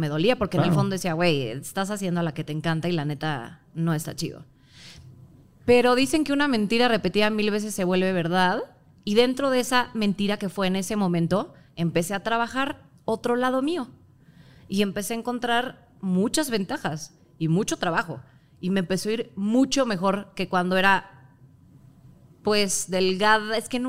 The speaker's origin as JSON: {"language": "Spanish", "country": "Mexico", "said": "Soy mexicana, pero de no sé si sea ascendencia o descendencia, la cosa es que viene de ahí"}